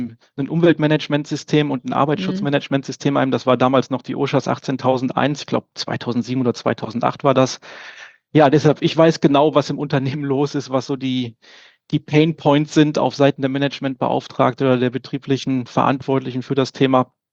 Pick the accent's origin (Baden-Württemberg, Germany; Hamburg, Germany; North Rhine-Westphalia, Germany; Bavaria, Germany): North Rhine-Westphalia, Germany; Winterberg; komme aus Winterberg im Sauerland